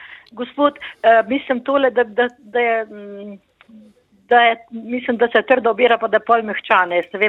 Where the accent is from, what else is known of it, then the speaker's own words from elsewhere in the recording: Southeast Slovenia, Slovenia; Jaz sem iz Bele krajine.